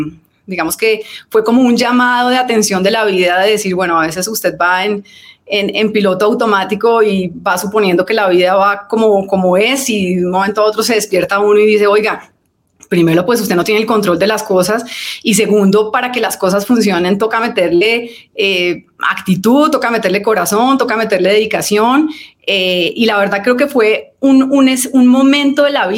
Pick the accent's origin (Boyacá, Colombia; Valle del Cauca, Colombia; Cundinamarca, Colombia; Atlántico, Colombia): Boyacá, Colombia; Tunja; entonces crecer en una ciudad pequeña, creo que me trajo como muchos beneficios